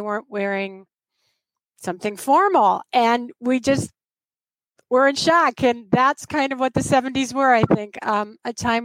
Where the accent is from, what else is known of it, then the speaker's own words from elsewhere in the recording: Illinois, United States; I grew up outside of Chicago, so a suburb of Chicago.